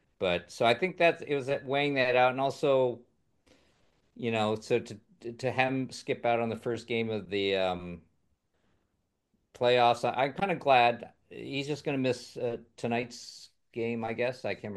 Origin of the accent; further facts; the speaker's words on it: Edmonton, Alberta, Canada; also born or lived in Los Angeles; my apologies to any LA people watching this because, that's my hometown. But my childhood was in Edmonton.